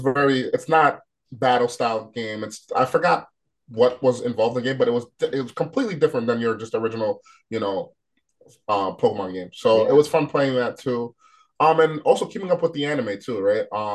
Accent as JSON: {"language": "English", "town": "Queens", "region": "New York", "country": "United States", "tie": "born or raised there", "said": "I grew up in New York, Queens, New York."}